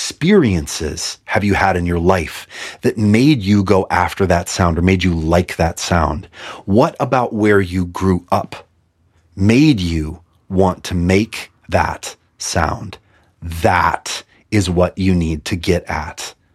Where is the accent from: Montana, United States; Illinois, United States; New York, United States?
Montana, United States; moved away; I grew up in Montana. And when I left Montana, I've never felt more Montanan.